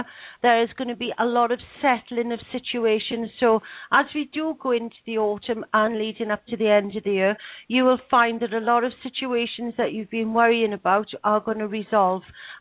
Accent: Swansea, Wales, United Kingdom; I'm from Swansea in South Wales in the UK. I live very, very close to the sea

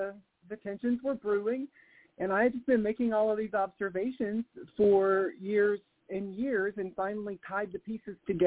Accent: Tennessee, United States; now in California, United States; I'm from Tennessee originally.

